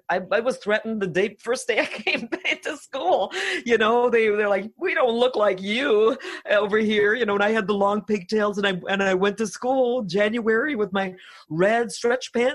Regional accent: Sudbury, Ontario, Canada; first language Finnish; English is a second language; Well, I was born in Sudbury to a family that were immigrants from Finland. And so my brother and sister were both born there, and so were my parents. So I grew up in a primarily Finnish community, spoke Finnish first and so on, and went to a Finnish church

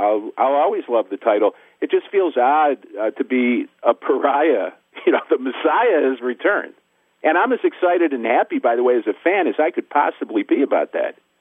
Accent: Miami, Florida, United States; like I was with the Miami Heat back in the 2010-2011 season. You know, it's weird because it's my hometown, and I know the players.

